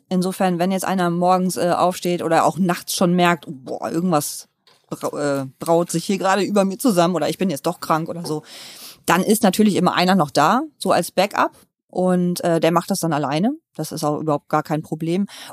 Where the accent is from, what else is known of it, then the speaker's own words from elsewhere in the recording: Wilhelmshaven, Lower Saxony, Germany; Ich komme aus Wilhelmshaven, also direkt von der Nordseeküste.